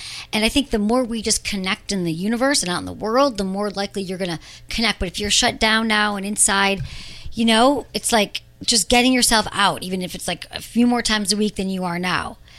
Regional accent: Michigan, United States; And you're in Wisconsin and I'm from Michigan.

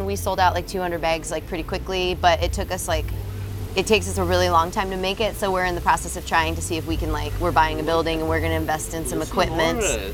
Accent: Illinois, United States; Well, and also I grew up in Illinois

